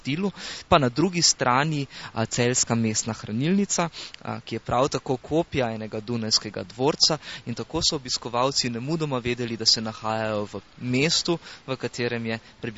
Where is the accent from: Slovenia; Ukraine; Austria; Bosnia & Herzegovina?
Slovenia; Celje, Savinja; to so tista 3 leta, na katere smo Celjani zelo ponosni, da smo imeli železnico prej kot naše glavno mesto